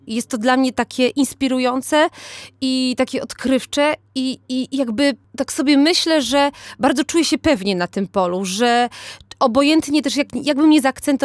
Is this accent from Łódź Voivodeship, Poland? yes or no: no; Komprachcice, Opole Voivodeship, Poland; accent: Silesian; Od zawsze mówiłam po śląsku, chociaż muszę powiedzieć, że tej gwary no, w tym naszym pokoleniu używamy bardzo mało, tym bardziej, że ja też się wychowałam w Komprachcicach i my w Komprachcicach absolutnie tej gwary się nie używa tak dużo na co dzień.